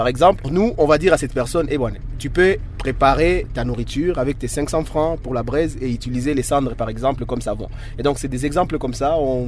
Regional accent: Bukavu, South Kivu, DR Congo; au quotidien de tous chez nous à Bukavu

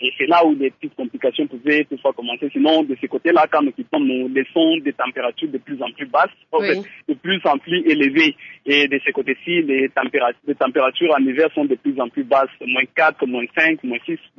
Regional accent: DR Congo; moved away as an adult; now in South Africa; Ça nous témoigne combien vous nous aimez en tant que Congolais de l'étranger, en tant que frères, des frères qui sont restés au pays.

